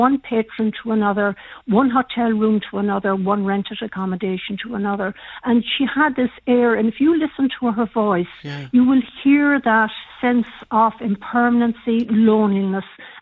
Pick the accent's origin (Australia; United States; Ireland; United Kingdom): Ireland; Castlebar, Connacht; really, I'm from Castlebar